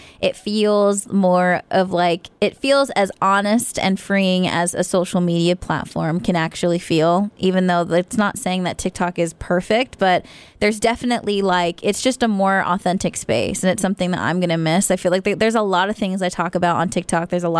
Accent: California, United States; I'm from California and Kramer is from Georgia.

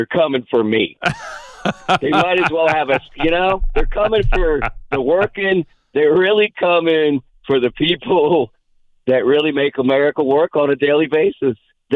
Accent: West Virginia, United States; you got to remember, Chris, I'm from West Virginia, so Manchin and Sinema all the time.

